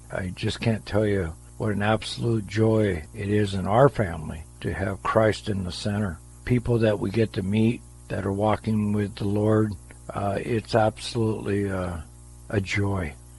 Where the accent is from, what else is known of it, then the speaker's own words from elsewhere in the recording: California, United States; moved away; I was from Southern California to the Northwest, and I just had nobody to talk to about anything.